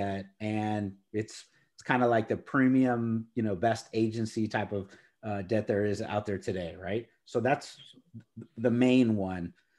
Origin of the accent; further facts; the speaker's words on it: Corpus Christi, Texas, United States; now in San Antonio, United States; So, I'm speaking from a Texas background, San Antonio. I grew up in Corpus Christi. So I grew up near the beach and basically now have my adult years next to the Alamo here in San Antonio.